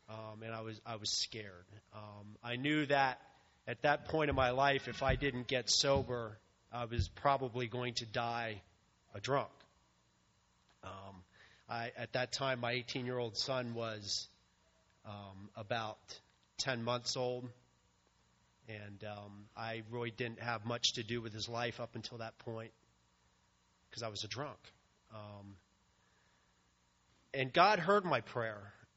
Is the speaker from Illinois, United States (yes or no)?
no; Pennsylvania, United States; He was with me through a childhood growing up in the Lebanon County foster care system.